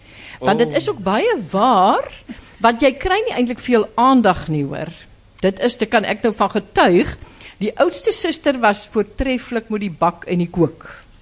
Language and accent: Afrikaans; Graaff-Reinet, Eastern Cape, South Africa; So, maar ek kom van Graaf Renet, die ou droë wêreld, maar een van die mooiste gedeeltes in die Karoo.